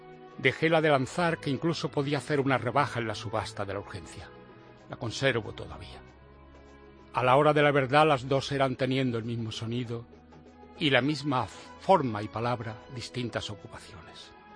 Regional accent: Granada, Andalusia, Spain; Yo le pedí una granada, que para eso soy de Granada, para mi colección.

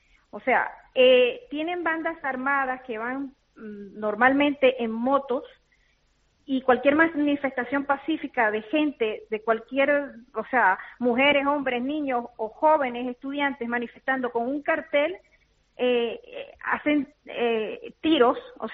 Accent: Venezuela; le exigimos como ciudadanos españoles y le rogamos como venezolanos que el gobierno español se pronuncie de manera clara y contundente

